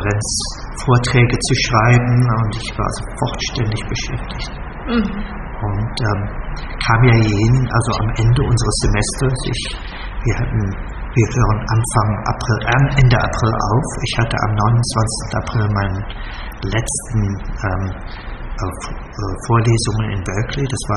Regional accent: Bonn, North Rhine-Westphalia, Germany; Also ich bin in Bonn geboren und auch dort aufgewachsen und habe dann erstmal angefangen an der Universität Bonn, ganz kurz, und bin aber dann nach München abgewandert

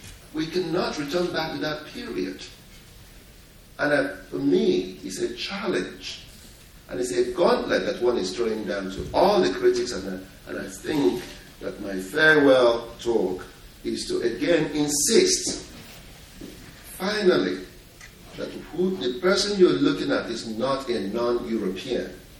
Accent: Nigeria; I am from Nigeria.

